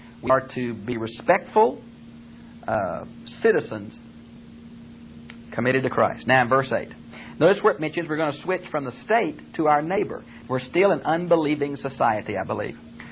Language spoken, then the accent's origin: English; United States; and I thank God for it, and I'm happy I'm American